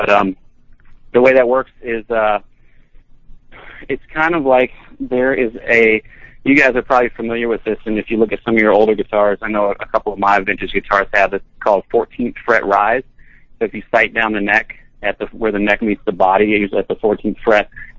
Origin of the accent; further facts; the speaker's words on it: Louisiana, United States; I moved to LA. I grew up in Louisiana and played in bands there. Ended up moving to Los Angeles in the early 2000s to kind of chase the dream.